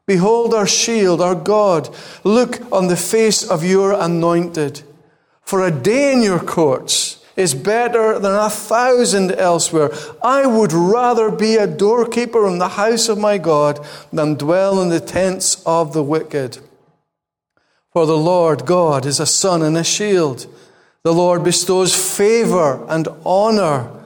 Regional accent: Scotland, United Kingdom; And I don't know about you, but being Scottish, the new year is a big thing

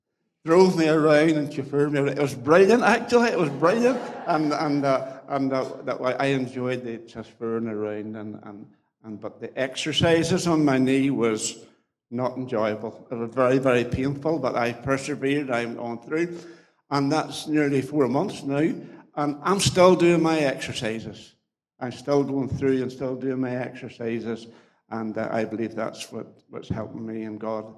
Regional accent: Killiecurigan, Ireland; I was brought up just outside Garva and a little area called Killiecurigan, just actually where I live, not far from where I live at the moment. I was brought up, I'm one of eight of a family.

